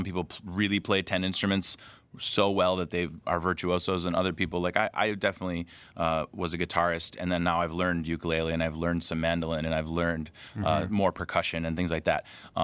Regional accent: Rochester, New York, United States; I grew up in Rochester, New York, and I got into acting sort of early

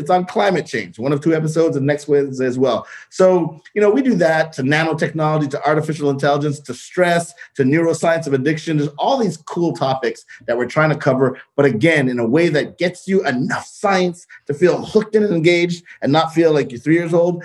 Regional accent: Canada; I'm Canadian. And as all good, you know, African-American, African-Canadian kids

